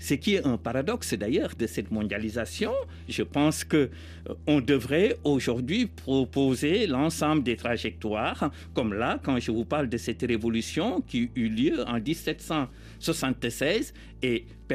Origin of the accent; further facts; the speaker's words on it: Senegal; born there; dans ma région, là où je suis né, au Fouta, ce régime pratiquait l'esclavage